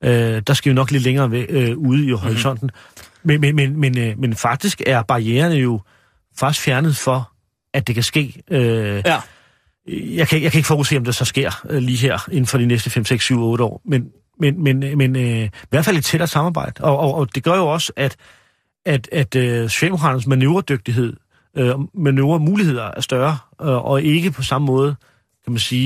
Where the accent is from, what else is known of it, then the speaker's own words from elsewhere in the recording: Capital Region of Denmark, Denmark; Nu kommer jeg selv fra Vestegnen.